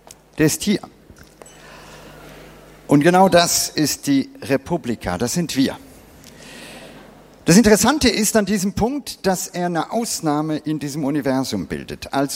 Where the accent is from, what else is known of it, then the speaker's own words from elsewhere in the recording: Bangalore, Karnataka, India; Und ich bin selber als Kind in Indien aufgewachsen. Ja? Das Indien meiner Kindheit, Südindien, Bangalore, war dunkel.